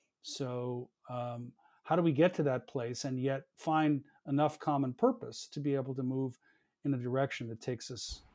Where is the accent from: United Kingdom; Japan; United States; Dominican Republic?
Japan; I grew up in Japan, as you know, partly